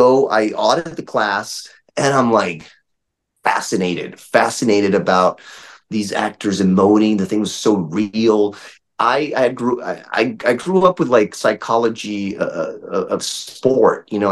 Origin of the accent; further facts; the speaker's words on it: Brazil; growing up in Brazil, like, it's a little different.